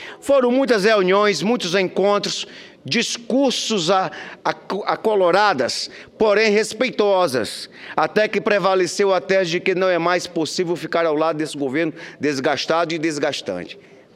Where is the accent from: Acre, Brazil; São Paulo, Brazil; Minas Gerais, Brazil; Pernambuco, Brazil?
Acre, Brazil; Eu venho do estado do Acre e sou o senador mais jovem da história do Senado Federal.